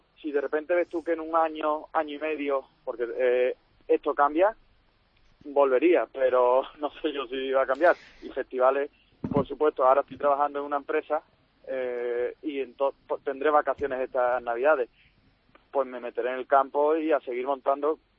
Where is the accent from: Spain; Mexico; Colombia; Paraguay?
Spain; Seville, Andalusia; yo soy de Sevilla